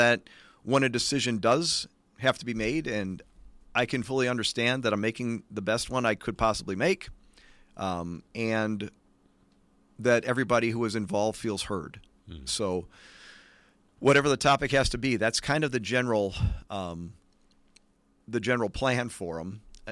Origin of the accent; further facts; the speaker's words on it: Racine, Wisconsin, United States; I've been joking that I'm a native cousin growing up in Racine.